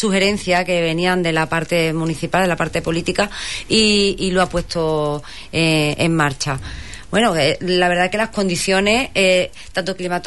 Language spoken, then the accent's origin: Spanish; Palos de la Frontera, Andalusia, Spain; de estar allí en Palo, en mi pueblo